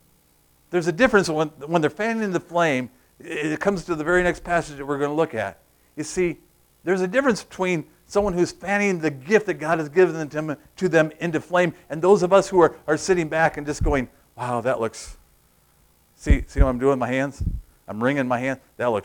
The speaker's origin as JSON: {"language": "English", "town": "Princeton", "region": "New Jersey", "country": "United States", "said": "I'm from Princeton, all right?"}